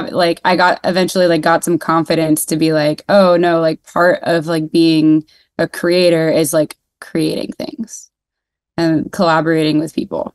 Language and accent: English; Fullerton, California, United States; I live in LA. I'm from Southern California. I'm from just a little bit south, a little town called Fullerton, which is where like Fender guitars are from.